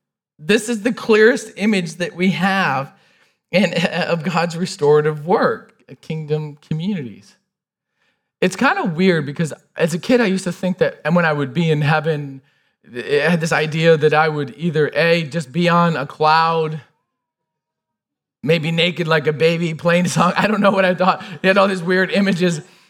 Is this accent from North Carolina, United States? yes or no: no; Michigan, United States; I'm from Michigan. I literally was born in a trailer in the woods.